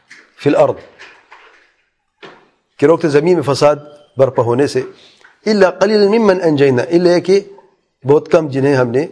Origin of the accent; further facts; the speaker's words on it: Pakistan; اس کو پتہ نہیں تھا میں پاکستانی ہوں. تو جو دیکھا, اچھا پاکستانی, ہاتھ ملایا, میں کہ جی ہاں پاکستانی ہوں.